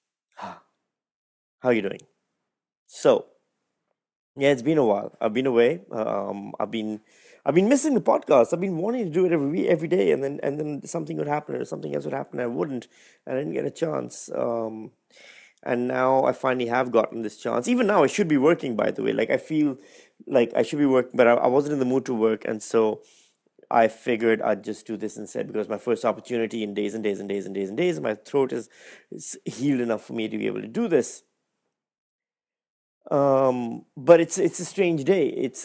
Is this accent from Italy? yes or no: no; Pakistan; growing up in Pakistan, growing up where I did and the way I did, being the eldest sibling